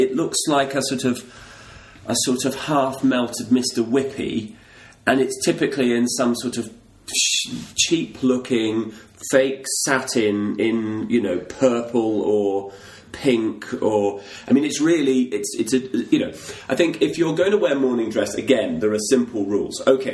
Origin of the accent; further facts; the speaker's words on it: Scotland, United Kingdom; as a Scotsman